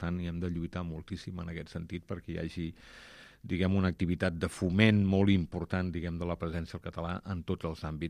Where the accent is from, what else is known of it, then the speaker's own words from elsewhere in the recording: Rubí, Catalonia, Spain; Jo sóc fill de Rubí, un poble, diguem, del Vallès, ben a prop d'aquí, on la presència del català, especialment al carrer, és molt minoritària.